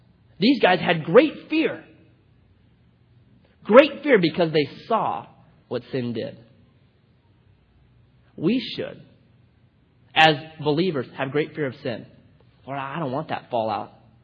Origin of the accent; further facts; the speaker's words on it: Grants Pass, Oregon, United States; I was born in Grants Pass. Not born in Grants Pass, raised in Grants Pass.